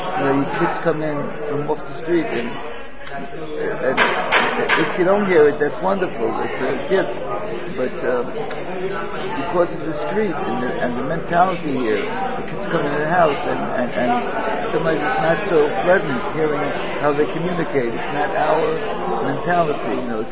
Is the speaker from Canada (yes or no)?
no; Switzerland; now in Israel; you know, that we come from Switzerland, and the kids, of course, are growing up here.